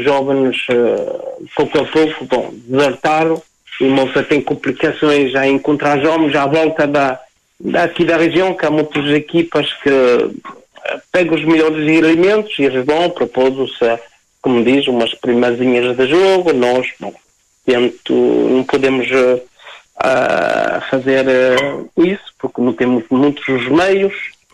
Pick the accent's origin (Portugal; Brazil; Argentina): Portugal; now in France; sou português, sempre a minha nacionalidade portuguesa